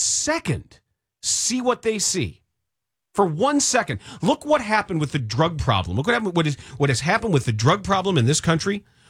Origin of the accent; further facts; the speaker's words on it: Deerfield, Illinois, United States; took me actually living in the city of Chicago, not growing up in Deerfield, not going away to a private school for college.